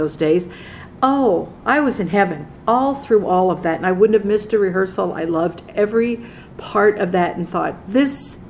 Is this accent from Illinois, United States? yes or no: yes; Decatur, Illinois, United States; I was born in Decatur, Illinois, St. Mary's Hospital.